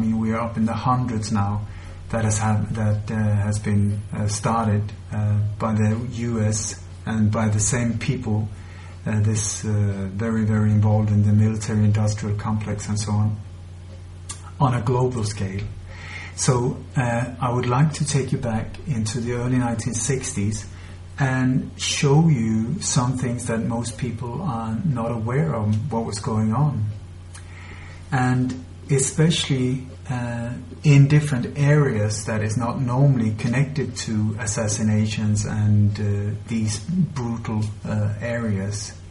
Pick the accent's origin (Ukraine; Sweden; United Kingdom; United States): Sweden; English is a second language; now in Spain; I've also had to leave my home country. I left Sweden in the year 2000, and I'm now living in Spain because I was threatened and I did not feel safe at all in Sweden.